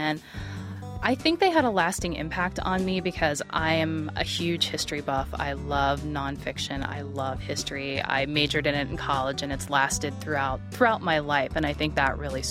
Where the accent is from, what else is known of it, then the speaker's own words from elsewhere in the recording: Mount Washington, United States; from Mount Washington.